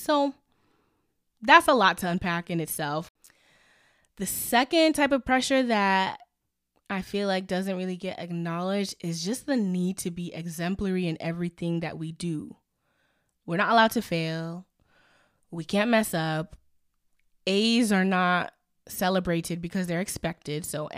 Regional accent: Ghana; My experience as a Ghanaian is not the same as someone's experience as a Nigerian or a Jamaican or a Haitian.

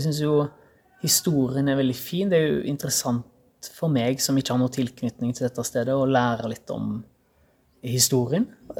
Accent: Haugesund, Rogaland, Norway; Jeg er fra Haugesund. Jeg er 32 år gammel.

